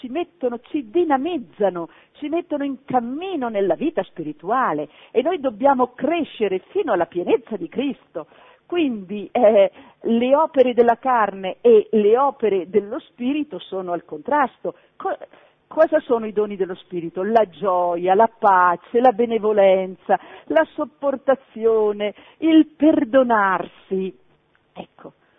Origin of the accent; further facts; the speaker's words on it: Trentino-Alto Adige, Italy; io sono del Trentino, al Maso Rover dove sono nata, è proprio la patrona